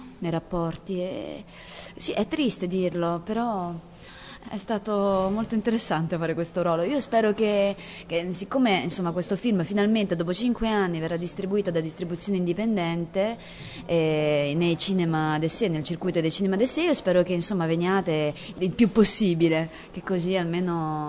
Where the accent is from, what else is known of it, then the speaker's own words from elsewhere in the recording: Japan; non sono innanzitutto italiana. Ho i tratti somatici orientali perché sono giapponese